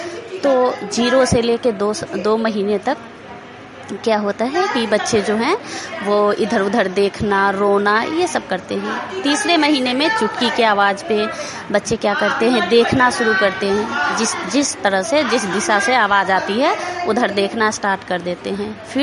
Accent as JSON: {"language": "Hindi", "town": "Pahaladpur", "country": "India", "said": "और मैं पहलादपुर पंचायत से हूँ।"}